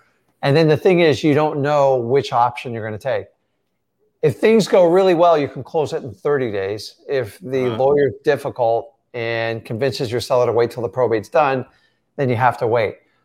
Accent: Florida, United States; Like a shirt was a luxury item when I was growing up in Florida.

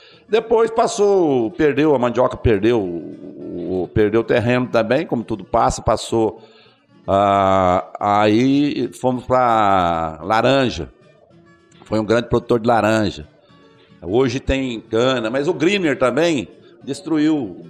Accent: Martinho Prado, São Paulo, Brazil; also born or lived in Conchal; Eu nasci em Conchal, mas nós mudamos assim para 10 quilômetros de Conchal, já pulo um rio, aí se chama Martinho Prado, onde eu cresci, um vilarejo, no município de Mogi Guaçu já.

